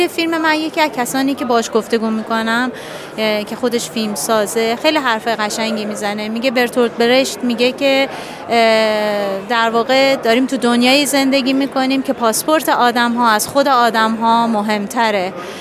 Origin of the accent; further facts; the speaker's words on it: Iran; also born or lived in Australia; 6 سال توی استرالیا زندگی کرده بودم و به عنوان یک فرد ایرانی شاهد تبعیض آشکاری